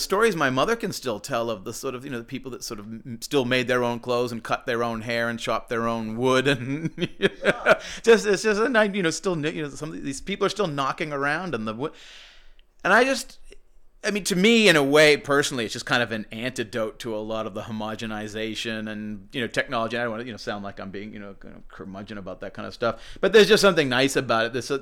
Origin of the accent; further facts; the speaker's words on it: Wenham, Massachusetts, United States; I grew up in Wenham, which is right near Essex.